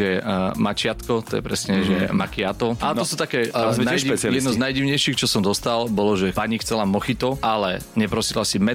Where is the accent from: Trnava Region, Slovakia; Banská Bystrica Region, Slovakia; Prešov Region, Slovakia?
Prešov Region, Slovakia; Snina; keďže pochádzam z východu zo Sniny.